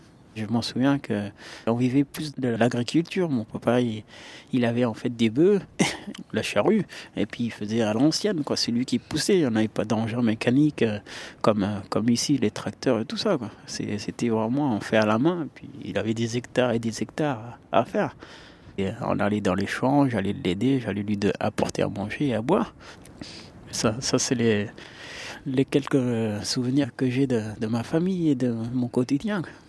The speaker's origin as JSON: {"language": "French", "town": "Matema", "region": "Amhara", "country": "Ethiopia", "second_language": "French", "moved": "yes", "lives_now": "France", "said": "Je viens de Matema, c'est à côté de Gonder, c'est à 100 km de Addis Abeba. Matema, le petit bled."}